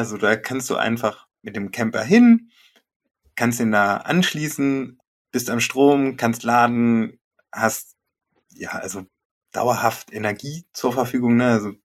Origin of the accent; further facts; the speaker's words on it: Germany; born there; Gebürtig komme ich aus dem Harz.